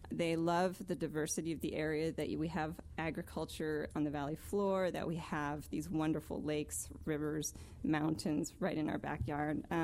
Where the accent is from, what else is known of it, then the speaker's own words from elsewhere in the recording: California, United States; I'm from California originally.